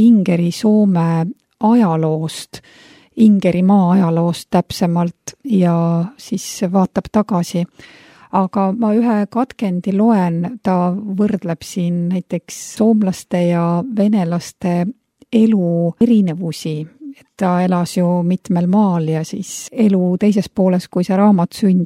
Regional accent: Leningrad Oblast, Russia; first language Finnish; Estonian is a second language; Olen soomlane, ingeri soomlane. Minu emakeel on soome keel.

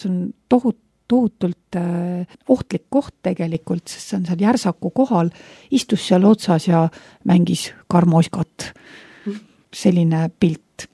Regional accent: Viljandi, Viljandi County, Estonia; Mina olen Viljandist pärit ja mina olen tõesti väga palju käinud lossimägedes

